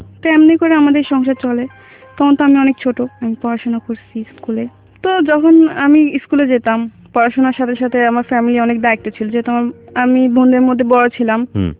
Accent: Chittagong, Chittagong Division, Bangladesh; born there; আমার জন্মস্থান চিটাং, আমি ওখানে জন্মগ্রহণ করি, আর আমার দেশের বাড়ি হচ্ছে ময়মনসিং।

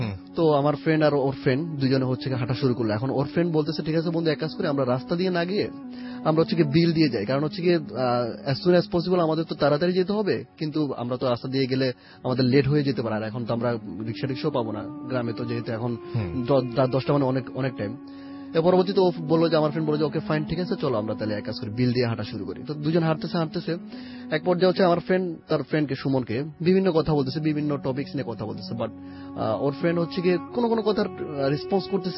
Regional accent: Dhaka, Dhaka Division, Bangladesh

